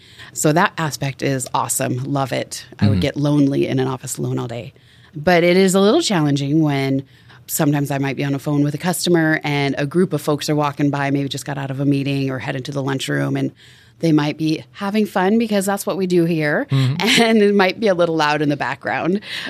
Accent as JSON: {"language": "English", "town": "Tacoma", "region": "Washington", "country": "United States", "tie": "born or raised there", "said": "I grew up in Tacoma, Washington."}